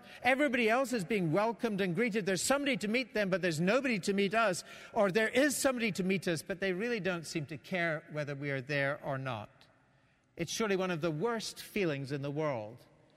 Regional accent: Scotland, United Kingdom; When I go back to my home country of Scotland

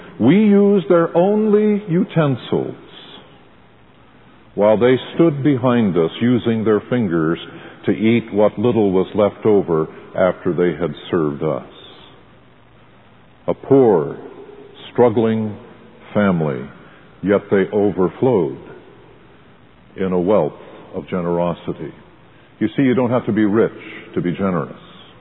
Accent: Santa Barbara, California, United States; I did not file a request in triplicate to make Santa Barbara my hometown. Can you imagine a better place to be born in this world than Santa Barbara?

